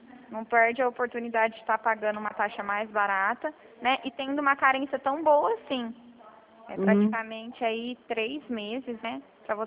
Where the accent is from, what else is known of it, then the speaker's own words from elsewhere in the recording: Bebedouro, São Paulo, Brazil; Eu sou aqui de Bebedouro.